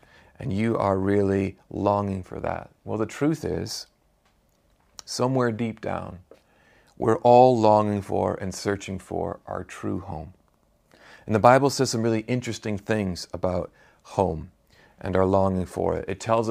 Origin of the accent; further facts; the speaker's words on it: United States; moved away as an adult; Many of you will know I grew up in the United States and then came here as a young man and have spent the last 20-odd years building home here.